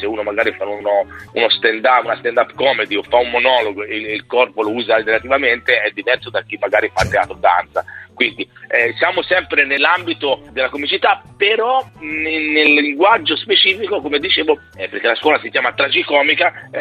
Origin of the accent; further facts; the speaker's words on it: Tuscany, Italy; casa mia il ciclismo è il secondo sport vissuto da toscano, in mezzo alle biciclette